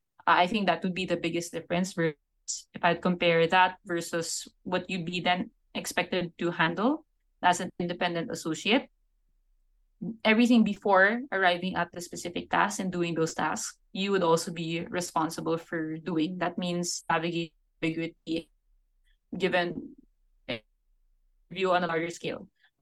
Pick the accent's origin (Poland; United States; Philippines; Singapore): Philippines; So you would, as a Filipino consultant, you would go to some other office in Southeast Asia and join consultants from the other offices to do these kinds of training exercises.